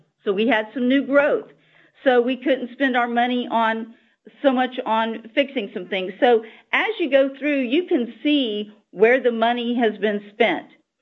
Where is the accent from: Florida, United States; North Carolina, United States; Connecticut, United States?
Florida, United States; I'm very proud to say that I grew up in Okaloosa County